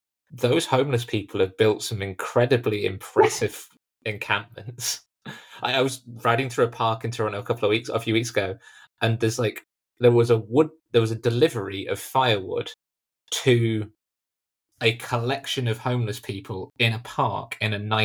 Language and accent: English; United Kingdom; So being British, you have the sort of an individual can stop or can have a judicial review of a major project